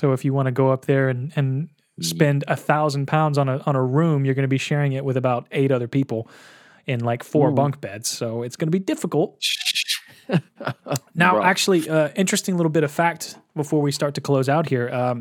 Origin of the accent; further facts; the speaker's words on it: Nashville, Tennessee, United States; And I was like, yeah, I'm from Nashville.